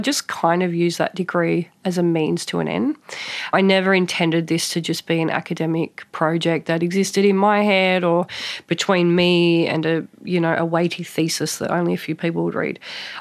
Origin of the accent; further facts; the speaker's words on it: New South Wales, Australia; the community that I belong to, that I grew up in the Tweed.